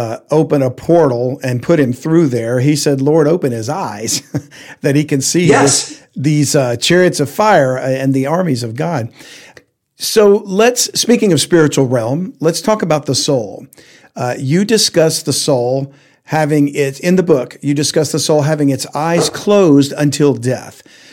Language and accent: English; the South, United States; I'm from the South, right? So we say, you know, that old guy over there.